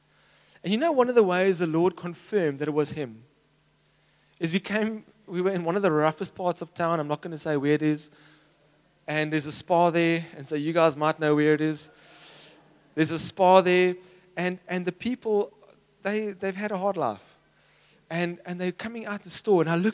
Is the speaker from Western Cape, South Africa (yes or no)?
yes; Cape Town, Western Cape, South Africa; Like I was from Cape Town, I want to be here.